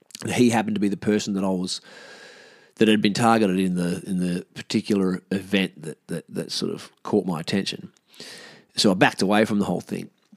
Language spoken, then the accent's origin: English; Australia; dominant victory by the best featherweight of all time, who's an Australian guy, which is pretty cool as an Australian.